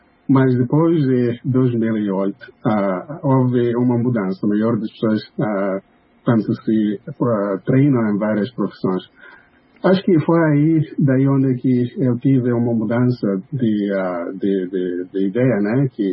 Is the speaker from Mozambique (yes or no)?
yes; Mozambique; quando eu falava que eu sou de Moçambique